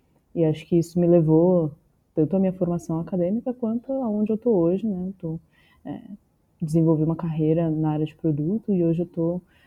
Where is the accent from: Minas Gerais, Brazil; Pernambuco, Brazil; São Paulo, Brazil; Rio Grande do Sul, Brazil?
São Paulo, Brazil; Eu tenho 27 anos, eu sou de São Paulo